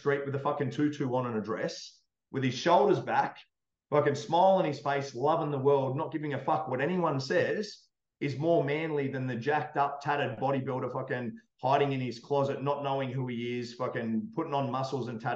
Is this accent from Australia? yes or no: yes; Australia; I'm Australian.